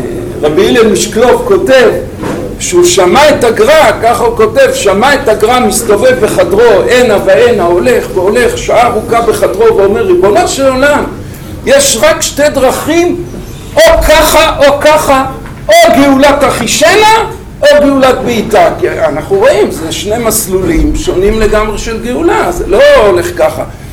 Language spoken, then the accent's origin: Hebrew; Kfar Pines, Haifa District, Israel; אני קצת יש לי ניסיון בחמורים, ילדותי גדלתי בכפר פינס